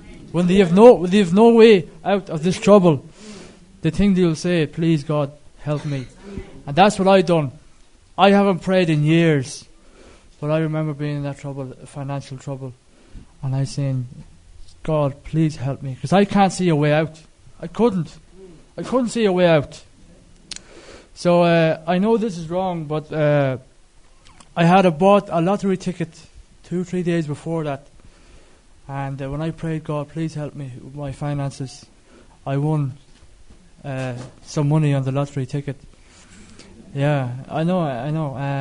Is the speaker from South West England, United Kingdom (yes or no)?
no; Belfast, Northern Ireland, United Kingdom; now in Dublin, Ireland; I am originally from Belfast, Northern Ireland. I come from a really Catholic background.